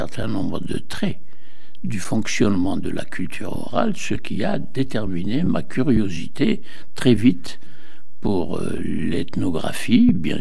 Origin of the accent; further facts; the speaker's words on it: Algeria; Après l'université, c'est Oran. Oui, je suis algérien, vraiment algérien. C'est là que j'ai appris mes premiers linéaments d'arabe, de langue arabe, mais l'arabe de rue.